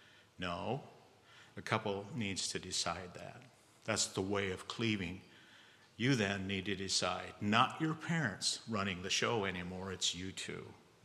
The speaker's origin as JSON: {"language": "English", "region": "Indiana", "country": "United States", "said": "She was from Kansas. I was from Indiana here. We lived in Kentucky for a year."}